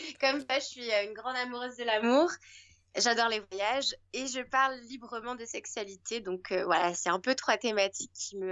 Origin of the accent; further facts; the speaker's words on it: France; moved away as an adult; now in Queenstown, New Zealand; bah moi je suis française